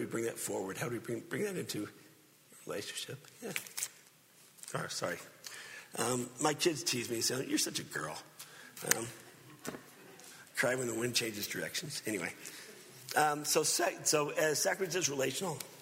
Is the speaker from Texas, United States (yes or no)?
yes; Texas, United States; I'm from Texas, man. That rings true.